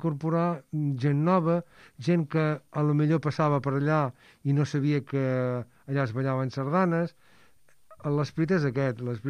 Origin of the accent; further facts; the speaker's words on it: Caldes de Malavella, Catalonia, Spain; jo no m'he amagat mai que sóc de Caldes de Malavella